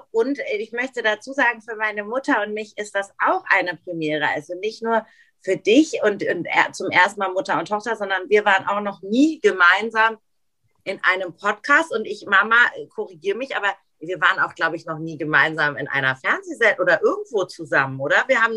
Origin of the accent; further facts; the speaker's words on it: Hamburg, Germany; now in Frankfurt, Germany; mein Herz schlägt immer noch für meine Heimatstadt. Ich bin ja nun wirklich Hamburgerin. Ich kann auch so sprechen.